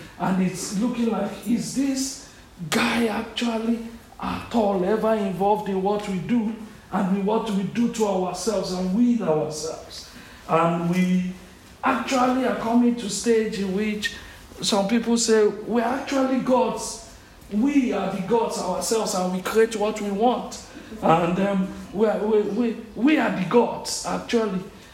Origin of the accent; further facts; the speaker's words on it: South Africa; I came from South Africa, and there are some nomenclatures that are beginning to come in South Africa.